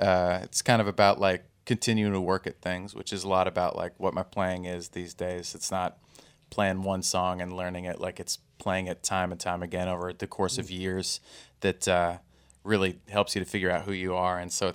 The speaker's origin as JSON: {"language": "English", "town": "Floyds Knobs", "region": "Indiana", "country": "United States", "moved": "as an adult", "lives_now": "New York City, United States", "said": "Originally from Floyd's Knobs, Indiana, but living in New York City for 10 years now."}